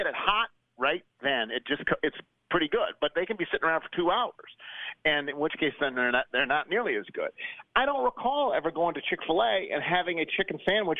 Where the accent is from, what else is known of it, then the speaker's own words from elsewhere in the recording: United States; I'm American and, you know, whatever. I eat fast food.